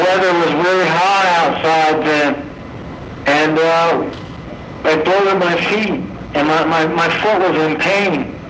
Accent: Philadelphia, Pennsylvania, United States; now in Yuma, United States; No, I'm from Pennsylvania, Philadelphia, Pennsylvania.

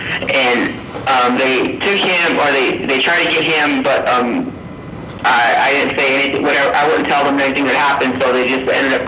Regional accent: Yuma, Arizona, United States; now in Phoenix, United States; I had to be here in Phoenix. I'm from Yuma, and my kids are like 300 miles away

